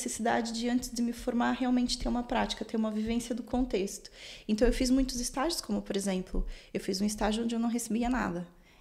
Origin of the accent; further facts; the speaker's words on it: São Bernardo do Campo, São Paulo, Brazil; born there; moved away; Eu nasci em São Paulo, né? Em São Bernardo do Campo, no ABC Paulista.